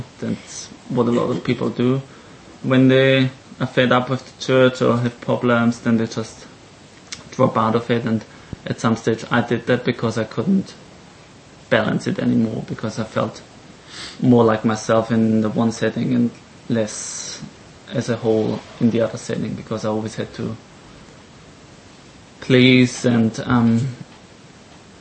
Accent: Austria; English is a second language; the whole lifestyle in Austria is very dominant Catholic, and that's how I grew up in Austria.

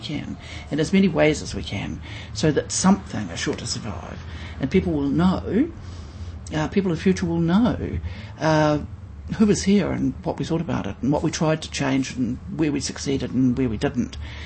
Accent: Wellington, New Zealand; I come from Wellington. My background is Māori and Pākehā.

